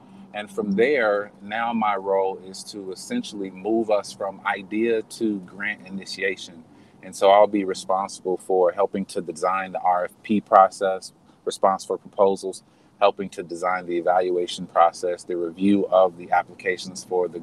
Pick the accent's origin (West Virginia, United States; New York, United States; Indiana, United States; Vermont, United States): Indiana, United States; Indianapolis; I was transplanted back from Indianapolis. I grew up in Indianapolis and since went to college and was away for about 14 years.